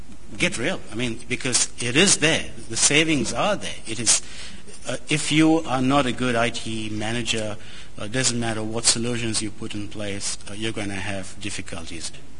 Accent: Western Australia, Australia; and yes, I am from Western Australia.

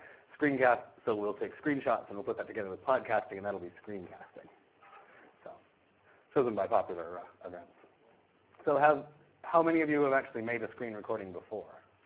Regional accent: Vancouver, British Columbia, Canada; I'm here from Vancouver, Canada, so thank you, everyone, for inviting me.

